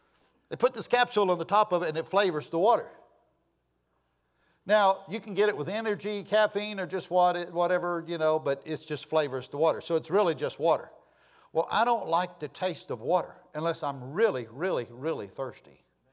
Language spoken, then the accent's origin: English; Florida, United States; I was raised in Northeast Florida.